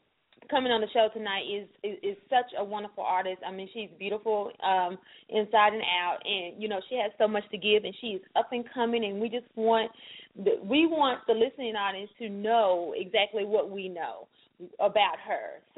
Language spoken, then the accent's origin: English; McNeil, Arkansas, United States; moved away as an adult; now in Dallas, United States; Well, I'm originally from Arkansas, a little small town in Arkansas called McNeil, Arkansas. It's right outside of Magnolia, Arkansas, and I grew up there. And once I graduated from high school, we moved out here in 2001 in Dallas